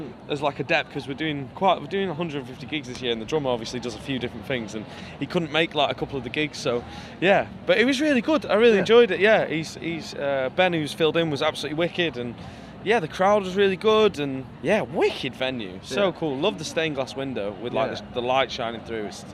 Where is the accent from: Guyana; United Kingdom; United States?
United Kingdom; Manchester, North West England; So obviously growing up in Manchester was absolutely amazing.